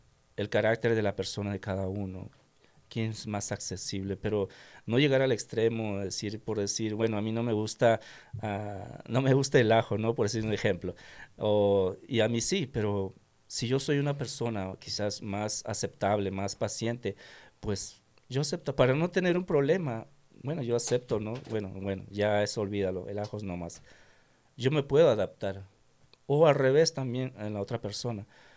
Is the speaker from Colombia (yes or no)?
no; Peru; mi esposa es del país de México, yo soy de Perú.